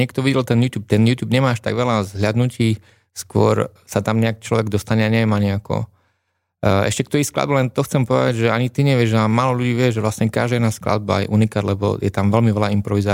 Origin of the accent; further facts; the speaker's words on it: Košice, Košice Region, Slovakia; Košice sú moje rodné mesto